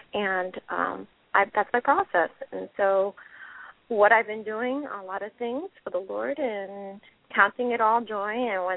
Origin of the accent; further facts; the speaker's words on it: Bronx, New York, United States; now in California, United States; I'm from the Bronx, now live in California, Cali.